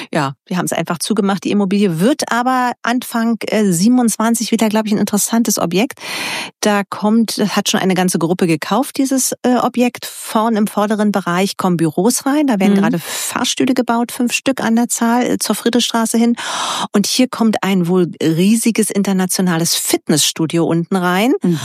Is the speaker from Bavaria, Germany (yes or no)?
no; Berlin, Germany; Brauchen wir aber auch unsere Power als Berliner und müssen hier ein bisschen mit einbringen.